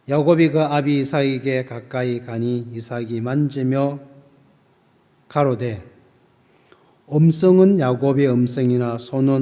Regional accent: Gyeongsang, South Korea; 어릴 때 이제 시골에서 자라면서 이 겨울에 가서 이 경상도 말로 고디라 그럽니다.

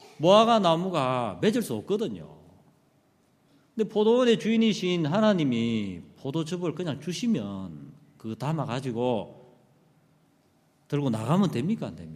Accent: Yangsan, South Gyeongsang, South Korea; 할아버지 사시던 곳이 경남 양산인데 어릴 때 거기서 지냈어요.

